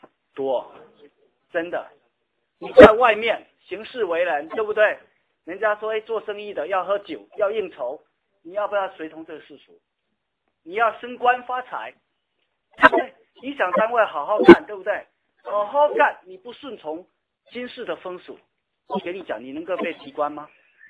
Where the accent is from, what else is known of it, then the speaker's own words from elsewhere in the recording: Xiamen, Fujian, China; 我们在厦门，我在厦门鼓浪屿长大